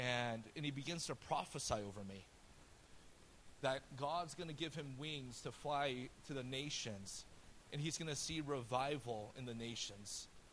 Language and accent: English; San Jose, California, United States; also born or lived in Oakland; And so I grew up in San Jose and Oakland.